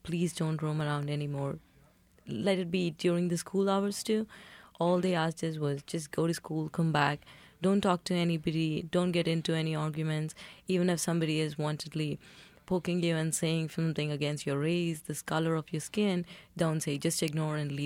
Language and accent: English; Hyderabad, Telangana, India; I come from Hyderabad, and it's the world's second largest and best city when compared to a few statistics. And I carry a lot of pride when I say that I belong to Hyderabad.